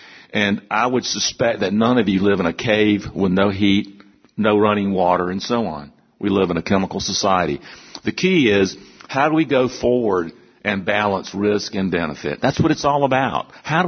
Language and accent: English; South Carolina, United States; growing up in South Carolina on what we call the coastal plain, which is a very highly productive agricultural area, cotton, corn, tobacco.